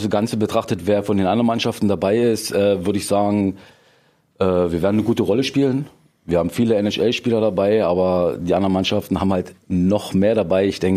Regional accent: Lusatia, Germany; Klar, ich komme aus der Lausitz, aus einer kleinen Stadt.

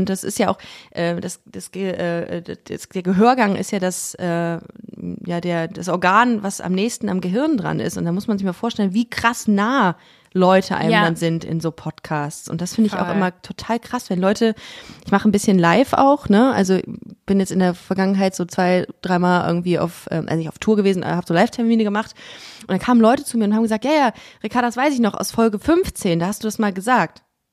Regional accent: Düsseldorf, North Rhine-Westphalia, Germany; now in Cologne, Germany; auf jeden Fall aus Düsseldorf und bin jetzt nach Köln gezogen vor 6 Jahren, glaube ich, und verschweige aber meine Identität hier in Köln. Also, dass ich quasi aus Düsseldorf komme.

